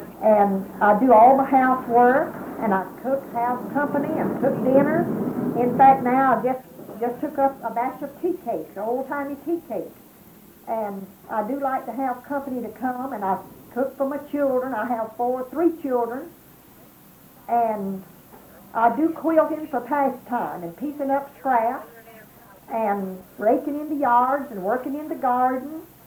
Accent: Atchison, Georgia, United States; I was born over in Atchison County, around Atchison, Georgia. Atchison, Georgia was my hometown.

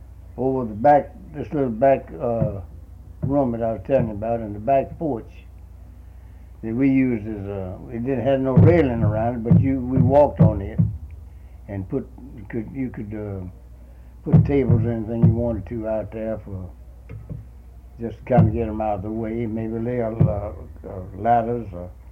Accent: Benoit, Mississippi, United States; born there; I was born at Benoit. I was born on Egypt Ridge, 1 mile south of the town of Benoit on the Grapeland Road in the old original … house, log house. It was a log house.

